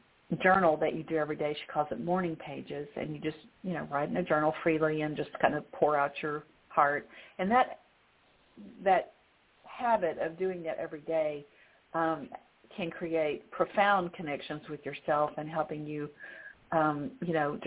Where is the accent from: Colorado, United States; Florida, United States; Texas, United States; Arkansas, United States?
Arkansas, United States; Little Rock; moved away as an adult; I was an infant when I moved to Little Rock, Arkansas. I was raised in Little Rock and, you know, went to, schools all the way through 12th grade